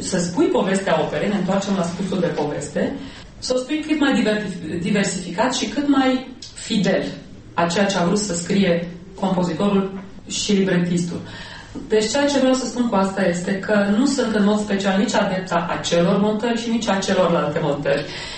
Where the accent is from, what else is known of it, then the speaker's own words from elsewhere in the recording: Romania; locuiesc într-o valiză și atunci asta nu mă face decât un fel de cetățean internațional, dar care este român.